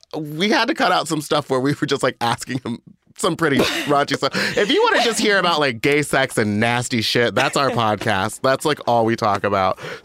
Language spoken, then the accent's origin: English; Louisiana, United States; born there; also born or lived in Egypt / London / Norway / Texas; I was born in Louisiana, and then I moved to Egypt, and then I moved to London, and then I moved to Norway, and then I moved to Texas.